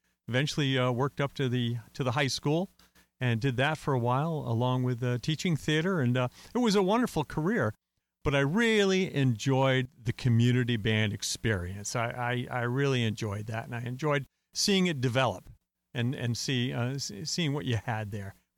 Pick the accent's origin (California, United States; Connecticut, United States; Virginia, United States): Connecticut, United States; Hebron; I came from Connecticut, a little town in Connecticut, Hebron, Connecticut, where we didn't have any bands and things like that.